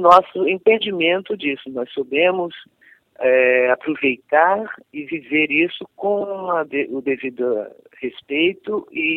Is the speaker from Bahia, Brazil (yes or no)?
yes; Santo Amaro, Bahia, Brazil; Nós saímos de Santo Amaro, né?